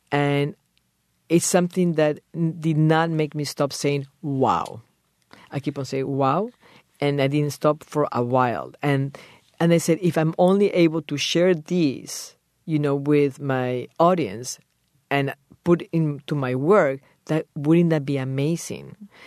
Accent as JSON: {"language": "English", "country": "Peru", "tie": "born or raised there", "second_language": "English", "moved": "yes", "said": "I always knew that I was going to live abroad when I was growing up in Peru at the age of 13. I already knew."}